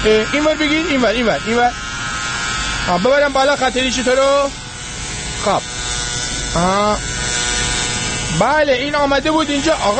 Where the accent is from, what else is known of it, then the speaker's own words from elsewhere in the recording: Rasht, Gilan, Iran; منم آرایشگرم، منم رشتیم، منم سلمانی اینجا دارم